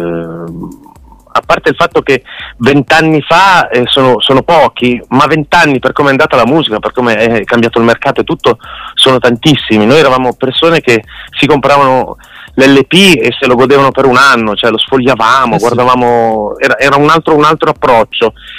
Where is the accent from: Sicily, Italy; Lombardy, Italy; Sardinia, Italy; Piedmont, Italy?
Piedmont, Italy; Alessandria; quindi è facile trovarmi, io sono di Alessandria